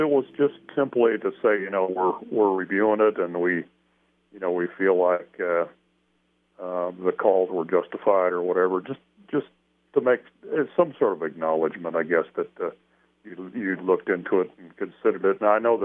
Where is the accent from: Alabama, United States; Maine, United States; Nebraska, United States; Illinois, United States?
Nebraska, United States; York; I drove from my hometown, which is York, to Lincoln